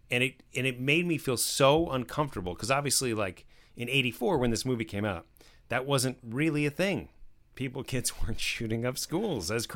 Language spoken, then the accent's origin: English; New Jersey, United States; it was very common, I think, for a lot of kids to wear camo where I grew up in New Jersey